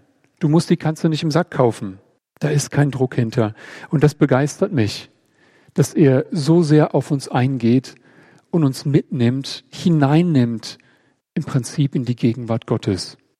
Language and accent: German; Germany; Ich bin ja Deutscher, dann natürlich trage ich Socken in den Sandalen.